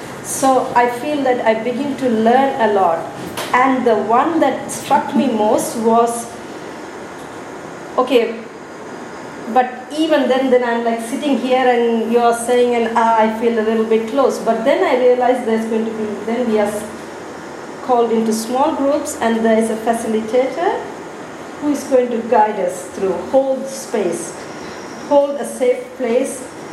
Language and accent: English; Sri Lanka; first language Tamil; English is a second language; I speak Tamil and I come from speaking country, yeah, we know, I was from Sri Lanka.